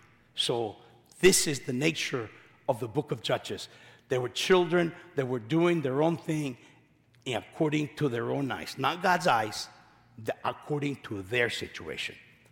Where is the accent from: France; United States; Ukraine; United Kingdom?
United States; California; So I'm from California, And in California, I'm being told there's 51 genders.